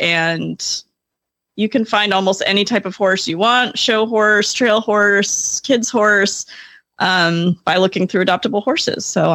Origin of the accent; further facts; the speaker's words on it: Laguna Hills, California, United States; from Laguna Hills, California